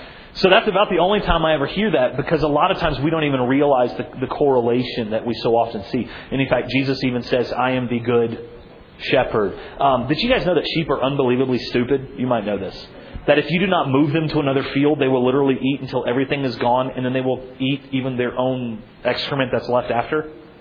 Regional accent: Italy; moved away; I grew up in Italy

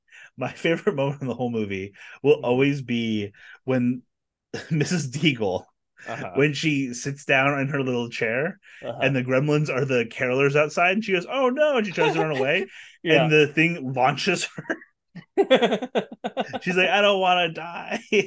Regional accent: Sarasota, Florida, United States; Paul Rubens, who passed away this week, which he's from my hometown too.

